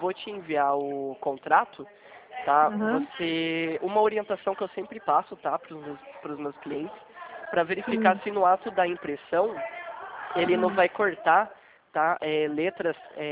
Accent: São Paulo, Brazil; Na verdade, eu sou de interior de São Paulo. Eu trabalho em São José dos Campos.

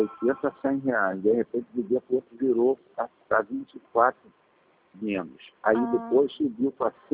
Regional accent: Rio de Janeiro, Brazil; Rio de Janeiro.

